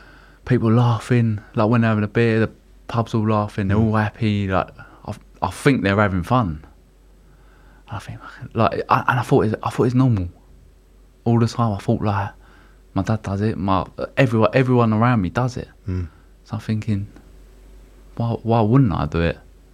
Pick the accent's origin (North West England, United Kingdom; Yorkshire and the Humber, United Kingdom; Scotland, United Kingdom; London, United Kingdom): London, United Kingdom; Dagenham; I grew up in Dagenham, Essex.